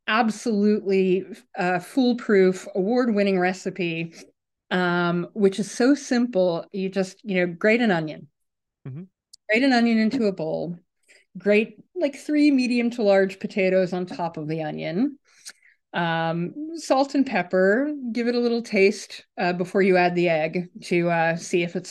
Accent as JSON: {"language": "English", "town": "Manhattan", "region": "New York", "country": "United States", "tie": "born or raised there", "said": "Born and raised in Manhattan."}